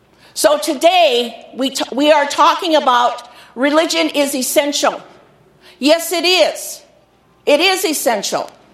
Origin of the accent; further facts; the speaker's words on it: United States; yes, I'm a Christian. I'm American Indian. I'm a Christian. I'm a Crow woman.